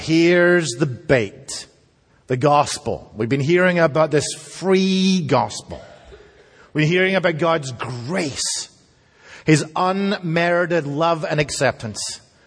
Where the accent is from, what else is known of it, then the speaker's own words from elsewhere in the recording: Scotland, United Kingdom; I grew up in Scotland, as you know, and Scotland, like the UK, is not the most capitalistic or consumer-driven country in the world.